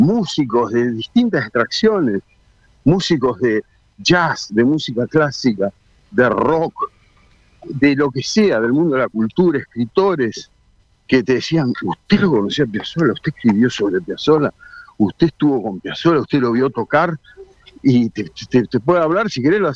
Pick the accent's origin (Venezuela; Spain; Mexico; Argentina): Argentina; Buenos Aires; also born or lived in Loma de Zamora / Monte Grande / Mar del Plata; Nací en la clínica de Loma de Zamora. Pero sí, viví en Buenos Aires, en la capital, viví en Monte Grande, porque papá era bancario del Banco Provincia. Claro. Nos fuimos a Mar del Plata